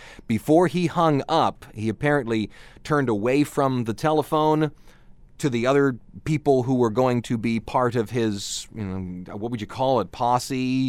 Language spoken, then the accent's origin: English; Cleveland, Ohio, United States; 1956, February 24th, Cleveland, Ohio, my hometown, invokes an ordinance barring minors from dancing in public unless accompanied by an adult.